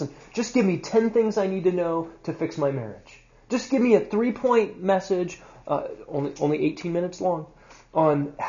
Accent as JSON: {"language": "English", "region": "Tennessee", "country": "United States", "accent": "Tennessee", "said": "Sorry, I just went into my Tennessee accent."}